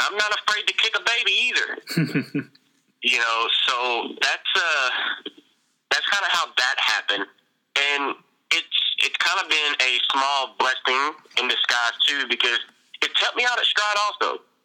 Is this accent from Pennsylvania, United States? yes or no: no; Mudlick, Kentucky, United States; You know, I'm from Mudlick, Kentucky.